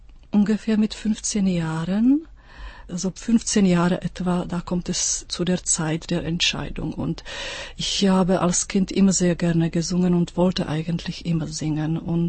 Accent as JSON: {"language": "German", "country": "Czechia", "said": "dass ich als Tschechin eigentlich beide Hymnen singen sollte"}